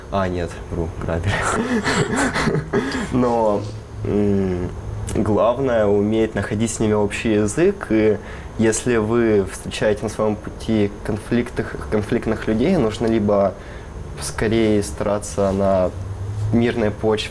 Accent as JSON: {"language": "Russian", "town": "Rostov-on-Don", "region": "Rostov Oblast", "country": "Russia", "tie": "born or raised there", "said": "я сам родом с Ростова-на-Дону, поэтому знал южан достаточно долго."}